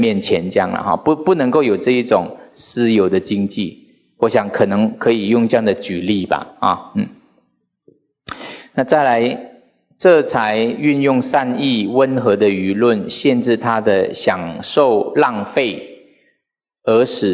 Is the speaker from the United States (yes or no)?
no; Sabah, Malaysia; moved away; also born or lived in Kuala Lumpur; 是沙巴、啊、我以前到吉隆坡去读书的时候呢，因为吉隆坡是另外一个岛屿嘛、啊、吉隆坡是我们的首都，很先进。